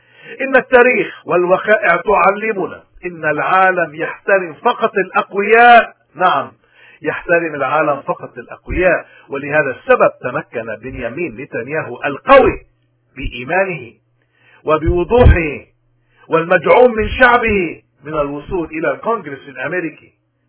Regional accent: Lebanon; نحن قادرين، نحن كلبنانيين قادرين نغير

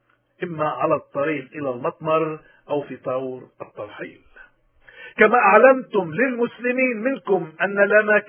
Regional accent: Lebanon; حتى نقدر كلبنانيين نحن نغير هالواقع هيدا

